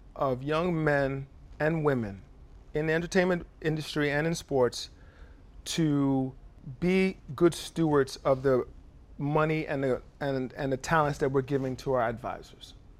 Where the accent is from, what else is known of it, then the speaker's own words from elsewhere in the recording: New York City, New York, United States; I grew up in New York City in the projects, same way. My parents was on welfare the same way, immigrants from Nigeria.